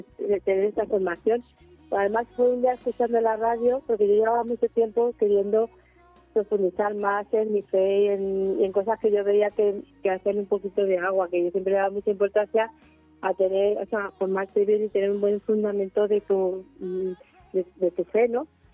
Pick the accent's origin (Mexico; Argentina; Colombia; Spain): Spain; Madrid, Community of Madrid; born there; now in La Solana, Spain; Nací en Madrid, pero llevo trabajando, que es el pueblo de mi padre, en La Solana, Ciudad Real, pues ya más de 25 años.